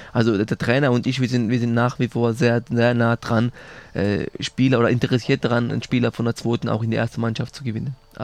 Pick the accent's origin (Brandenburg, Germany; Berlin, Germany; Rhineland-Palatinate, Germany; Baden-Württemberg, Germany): Baden-Württemberg, Germany; Mannheim; Ich bin ein Mannheimer